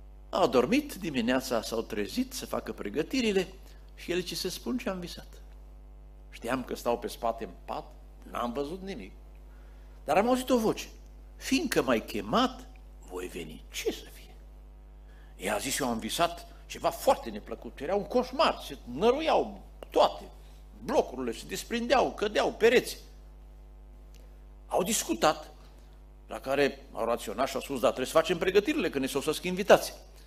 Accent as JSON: {"language": "Romanian", "region": "Apuseni Mountains", "country": "Romania", "said": "eu sunt din Apuseni."}